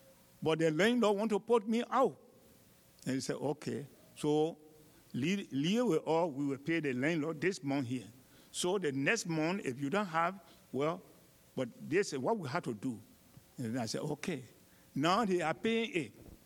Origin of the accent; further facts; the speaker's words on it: Liberia; now in United States; now, at the present time, I am Liberian. I am American.